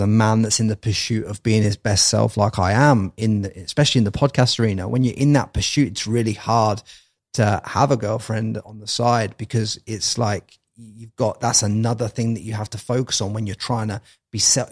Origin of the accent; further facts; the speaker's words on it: England, United Kingdom; you've been taught that as a young guy growing up in England, the way that I was taught